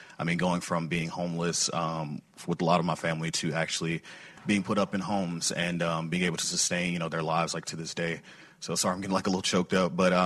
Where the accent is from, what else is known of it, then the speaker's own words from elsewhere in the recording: Memphis, Tennessee, United States; I grew up in Memphis, Tennessee. And if you know much about the place, it's not exactly a friendly place.